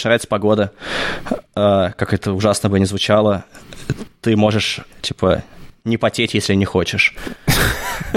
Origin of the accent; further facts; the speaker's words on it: Kazan, Tatarstan, Russia; also born or lived in Moscow; До этого я учился в Москве, и там же начал играть в регби. А родом я из Казани.